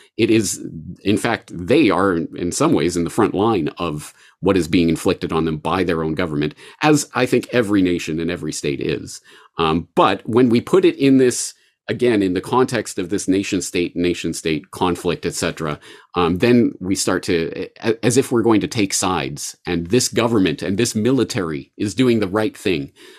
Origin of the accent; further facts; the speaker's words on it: Canada; Certainly in the Western media that I grew up with in Canada, and the American media that I consumed